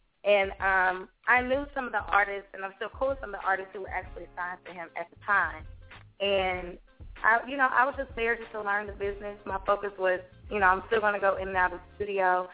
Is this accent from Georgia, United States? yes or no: no; Dallas, Texas, United States; Man, having a great day here in my hometown of Dallas.